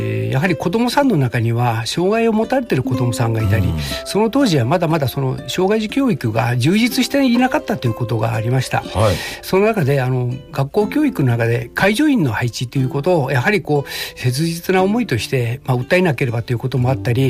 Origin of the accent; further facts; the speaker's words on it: Higashimatsuyama, Saitama, Japan; 私は東松山市出身で